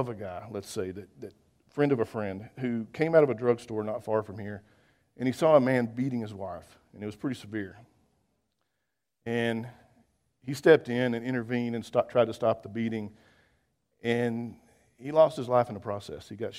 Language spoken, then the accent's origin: English; Texas, United States; And for some reason, being a Texan, we like that kind of victory.